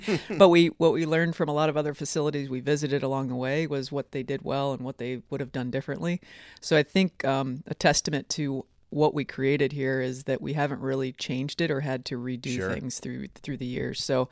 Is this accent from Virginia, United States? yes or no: no; Aberdeen, South Dakota, United States; You know, I grew up in Aberdeen, South Dakota, and learned to play the game in the Midwest